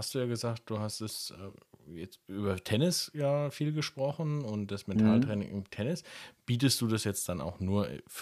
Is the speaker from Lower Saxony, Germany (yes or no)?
no; Karlstadt, Bavaria, Germany; also born or lived in Berlin; now in Bad Kissingen, Germany; Bin geboren in Berlin und gemeinsam mit dir, ja, wie du schon richtig gesagt hast, in Karlstadt aufgewachsen.